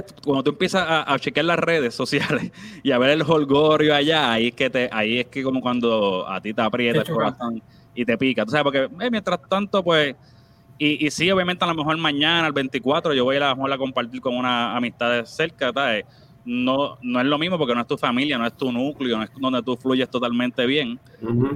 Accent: Puerto Rico; moved away; ya yo estaba medio ready a que cuando salí de Puerto Rico iba con esa mentalidad. Ahora bien, las próximas ocasiones trataba siempre de ir a Puerto Rico.

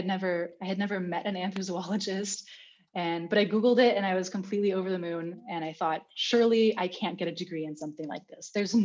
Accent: California, United States; moved away as an adult; now in Germany; I moved from where I grew up in California to Germany at 18 years of age to become a full-time self-employed guide dog instructor

